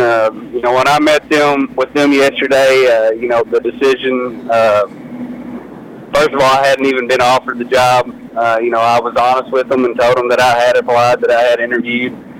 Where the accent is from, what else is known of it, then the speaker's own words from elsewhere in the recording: United States; obviously, I was born and bred in McLean County